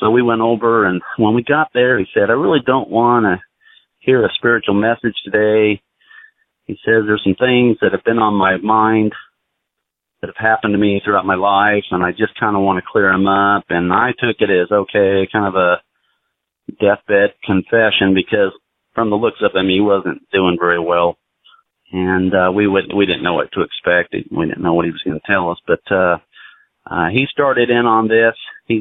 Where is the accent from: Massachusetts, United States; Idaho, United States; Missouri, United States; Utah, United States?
Idaho, United States; And I was from Idaho, and I loved to hunt and fish.